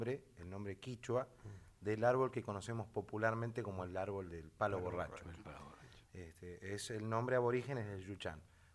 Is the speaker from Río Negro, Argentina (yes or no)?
no; Avellaneda, Buenos Aires Province, Argentina; born there; yo soy nacido acá en Buenos Aires, de Avellaneda